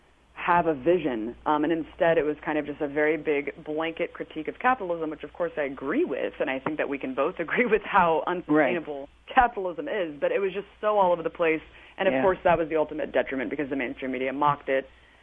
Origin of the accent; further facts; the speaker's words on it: Pleasanton, California, United States; I grew up in Pleasanton, California, which is like a little white suburb